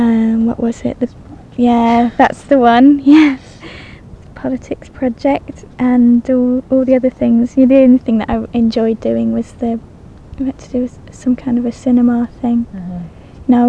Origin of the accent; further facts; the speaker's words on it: England, United Kingdom; Because we're both English.